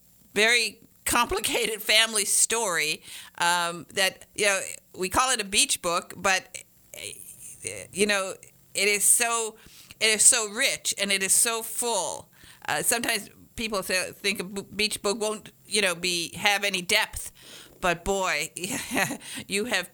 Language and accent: English; Michigan, United States; I come from Michigan, so I've been around hockey all my life.